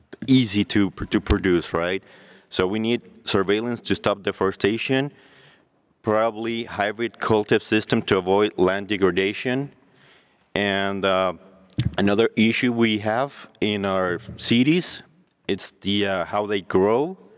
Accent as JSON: {"language": "English", "region": "Jalisco", "country": "Mexico", "said": "We come from Jalisco, Mexico, actually from the land of mariachi and tequila."}